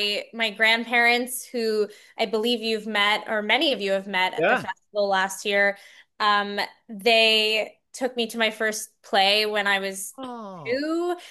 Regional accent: New York, United States; So I grew up in New York, and I think, like many people, started as a performer.

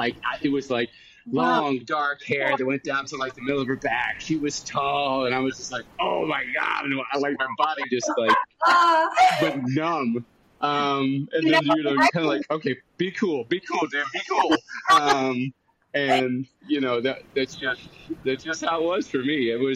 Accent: Akron, Ohio, United States; We're both from Ohio. I grew up in like Akron, Ohio, like rubber town of the world, USA, right? Kind of blue collar family.

